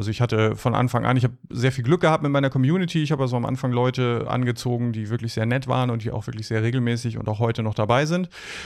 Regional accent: Northern Germany, Germany; Ich bin ja selber Norddeutscher und wir sagen ja üblicherweise Moin.

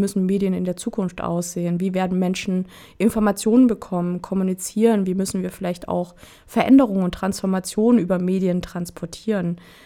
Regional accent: Thuringia, Germany; born there; Ich bin hier in Thüringen geboren, 1980. In eine Familie, die ein Handwerksunternehmen hat, was nächstes Jahr 100 Jahre alt wird. Und ich bin aber auch die erste Person, die in meiner Familie studiert hat.

